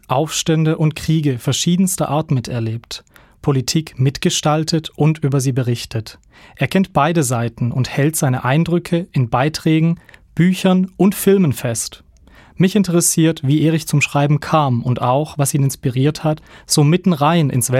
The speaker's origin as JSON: {"language": "German", "country": "Croatia", "tie": "born or raised there", "said": "Kennengelernt habe ich ihn als freundlichen Nachbarn in meinem Heimatort in Kroatien, wo ich vor meinem Studium in Tübingen gelebt habe."}